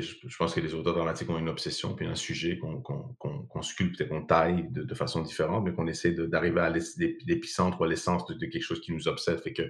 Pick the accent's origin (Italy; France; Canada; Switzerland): Canada; Montreal, Quebec; je suis Montréalais, en fait, ça, je le sais 100%. Ouais. Parce que je vis à Montréal, puis je suis Montréalais, puis ça me convient.